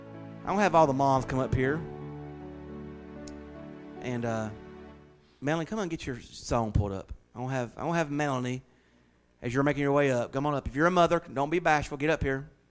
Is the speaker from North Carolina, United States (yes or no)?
yes; Wilkesboro, North Carolina, United States; used to sing in our home church that I grew up in Wilkesboro, as a little girl.